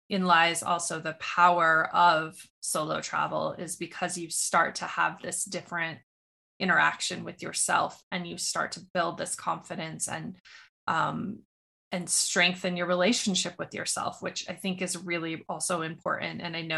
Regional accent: Montana, United States; I grew up in Montana, and my grandparents were cattle ranchers.

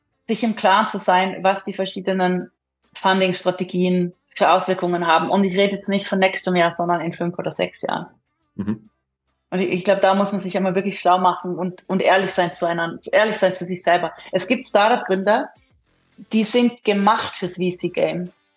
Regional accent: Austria; also born or lived in South Africa / Vienna / United States; now in Switzerland; ursprünglich Österreicherin, aufgewachsen in Österreich, Südafrika, lange in Wien studiert, ein bisschen USA gelebt, dann ein bisschen Südafrika gelebt, bevor es mich in die Schweiz verschlagen hat.

